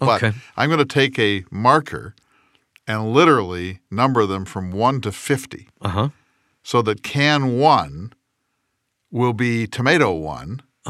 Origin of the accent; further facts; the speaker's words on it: Great Plains, United States; I come from the Great Plains